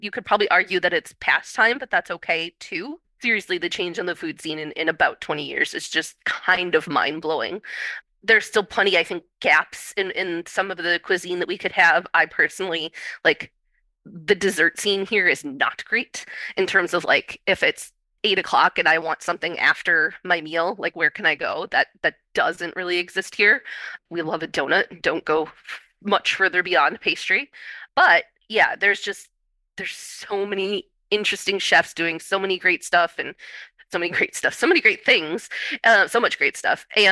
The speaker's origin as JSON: {"language": "English", "town": "Milwaukee", "region": "Wisconsin", "country": "United States", "tie": "born or raised there", "also_born_or_lived": "New Orleans", "said": "So yeah, I was born and raised in Milwaukee, went to college in New Orleans, thought I'd never come back. When I left Milwaukee in the year 1999"}